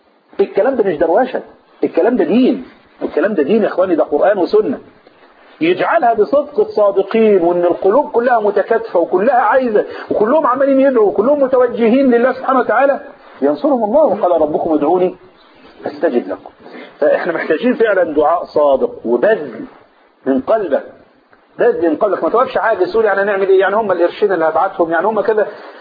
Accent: Upper Egypt, Egypt; والعواصف اللي جات عندنا في الصعيد حصلت ولا ما حصلش؟

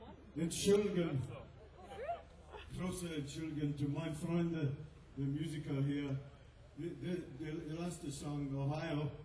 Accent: Scotland, United Kingdom; but I'm from Scotland, so my English is not so good either.

